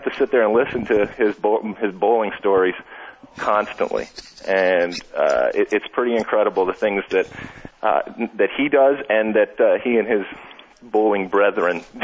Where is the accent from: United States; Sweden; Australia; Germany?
United States; Detroit, Michigan; No, I grew up in Detroit, and I grew up actually playing a whole lot more hockey than soccer.